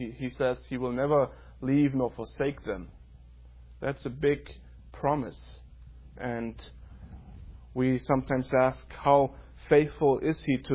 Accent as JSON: {"language": "English", "country": "Germany", "moved": "as an adult", "said": "I'm from Germany originally. We came 3 years ago to attend seminary."}